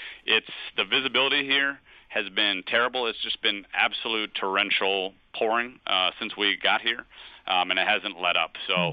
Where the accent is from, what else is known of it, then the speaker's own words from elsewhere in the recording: New England, United States; I guess because I grew up in New England.